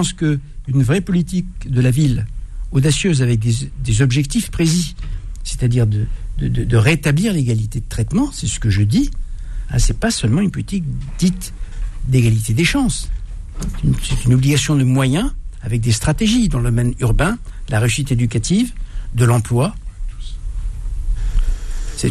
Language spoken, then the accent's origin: French; France; Je suis français à 95%. Pas à 100%.